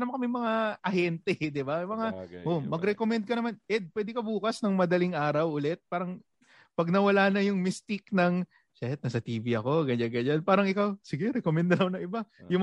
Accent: Quezon City, Metro Manila, Philippines; QC pa rin yun, pero malayo sa akin. Laking Commonwealth ako eh.

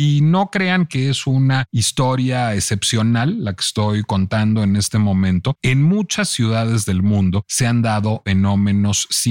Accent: Mexico City, Mexico; born there; persona desde mi carácter de habitante de la Colonia Condesa. Yo no nací en la Colonia Condesa, yo nací en un barrio entonces más próspero que la Colonia Condesa, la Colonia Polanco

